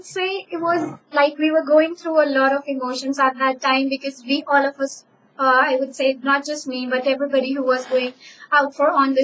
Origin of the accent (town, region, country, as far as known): India